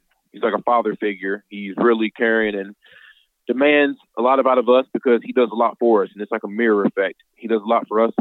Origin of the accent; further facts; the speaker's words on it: Louisville, Kentucky, United States; I grew up in Louisville, Kentucky